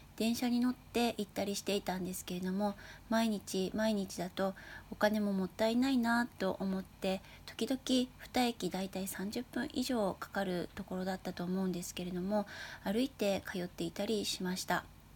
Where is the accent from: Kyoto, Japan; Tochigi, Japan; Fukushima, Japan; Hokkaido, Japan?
Fukushima, Japan; moved away as an adult; 私が実家のある福島から一人上京して東京で生活をし始めた時のことです。